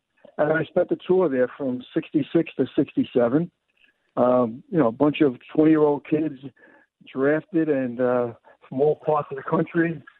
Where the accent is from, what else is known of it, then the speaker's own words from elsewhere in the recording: Brooklyn, New York, United States; Like, you know, a 20-year-old kid, I came from Brooklyn. I think the farthest I had ever been in my life was Jersey, and then all of a sudden I'm in Southeast Asia